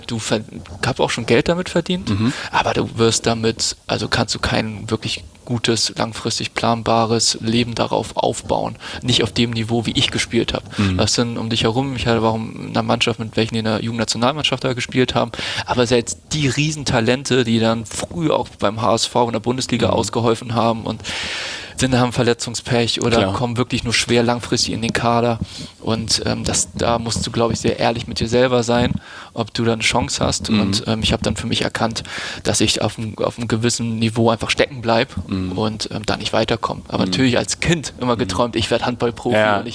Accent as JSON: {"language": "German", "town": "Lübeck", "region": "Schleswig-Holstein", "country": "Germany", "tie": "born or raised there", "also_born_or_lived": "Hamburg", "said": "Dann in Lübeck zur Schule gegangen, ist auch keine Großstadt. Und dann zu der Ausbildung dann nach Hamburg gezogen."}